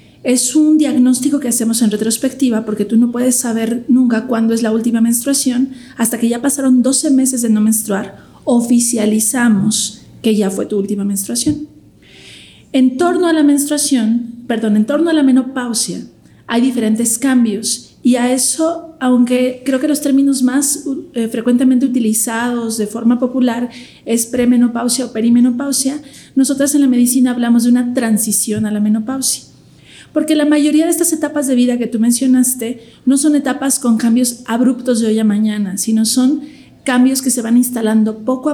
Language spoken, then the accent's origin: Spanish; Mexico; ya como población mexicana podemos esperar el cese de la menopausia